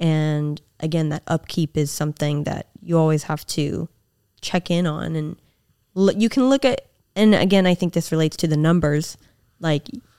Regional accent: California, United States; I'm from the Bay.

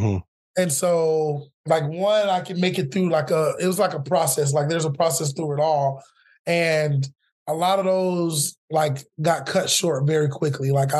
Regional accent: Orlando, Florida, United States; Like I'm excited that I'm like from Orlando and I can talk about this major company that's in Orlando

